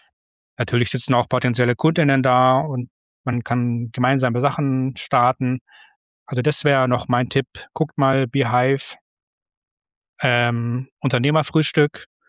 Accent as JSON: {"language": "German", "town": "Munich", "region": "Bavaria", "country": "Germany", "lives_now": "Hamburg, Germany", "said": "als ich noch in München gewohnt habe. Ich komme ja aus München ursprünglich."}